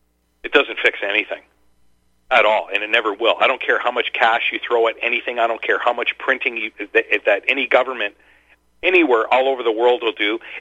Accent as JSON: {"language": "English", "country": "Canada", "said": "And I'm thinking to myself, and I'm from Canada, you know."}